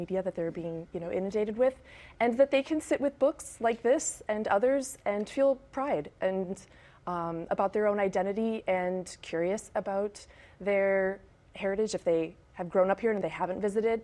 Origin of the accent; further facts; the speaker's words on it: Chicago, Illinois, United States; Well, I'm half Honduran. My father's side of the family lives there. And growing up in Chicago, just, you know, really wanting to connect with that part of your identity.